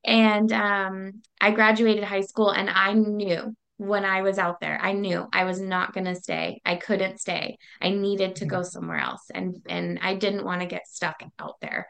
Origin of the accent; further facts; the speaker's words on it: La Mesa, California, United States; also born or lived in Apple Valley / Victorville / Hesperia; So I was born in La Mesa, San Diego, California. I lived there my whole life until about middle school, and my grandma had a stroke, and so we moved up to the high desert